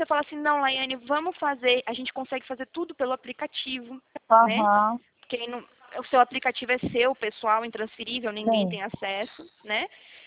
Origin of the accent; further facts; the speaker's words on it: Prudentópolis, Paraná, Brazil; born there; sou daí do Sul, eu sou calcanhar vermelho, né? Do Paraná. Nasci aí no Prudentópolis, não sei se você conhece, é mais interiorzinho aí, perto de Guarapuava.